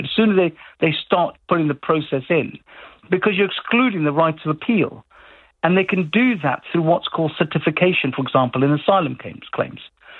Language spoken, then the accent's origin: English; United Kingdom; We, as British people, treat everyone fairly